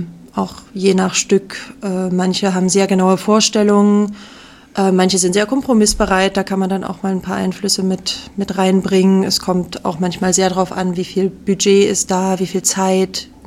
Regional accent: Radebeul, Saxony, Germany; now in Memmingen, Germany; Ich komme ursprünglich aus Radebeul bei Dresden.

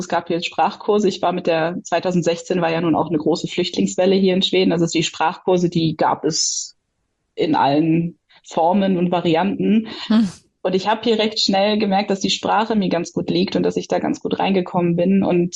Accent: Bremen, Germany; Ich komme ursprünglich aus Bremen.

